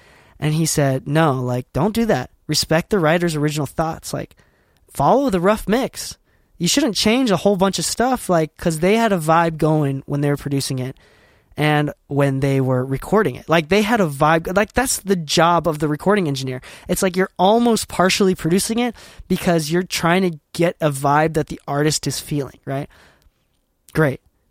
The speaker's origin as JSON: {"language": "English", "region": "Utah", "country": "United States", "said": "so I'm from Utah, currently based in Utah. And because I am not in a big city, one of the big major music cities"}